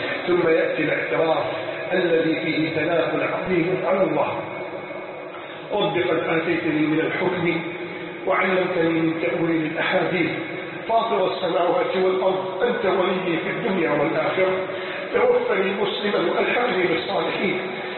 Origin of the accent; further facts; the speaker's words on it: Egypt; اللهم انا نسالك ان تحفظ بلدنا مصر